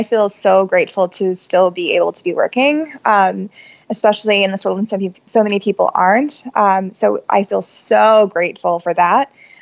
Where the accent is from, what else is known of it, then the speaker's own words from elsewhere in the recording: North Carolina, United States; I came from North Carolina. I had no contacts.